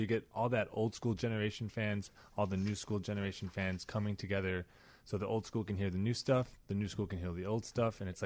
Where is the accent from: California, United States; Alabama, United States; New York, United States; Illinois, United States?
Illinois, United States; Chicago; I mean, I think for me speaking, I'm proud to say I'm from Chicago.